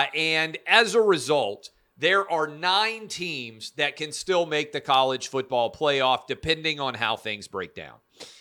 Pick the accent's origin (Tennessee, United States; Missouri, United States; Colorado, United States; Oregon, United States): Tennessee, United States; Nashville; next weekend here in my hometown of Nashville